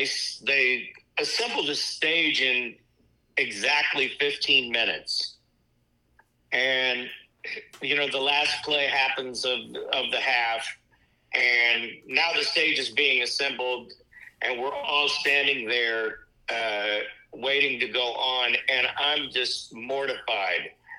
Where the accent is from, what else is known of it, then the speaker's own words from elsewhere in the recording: Kansas City, Missouri, United States; Growing up in Kansas City, go Chiefs.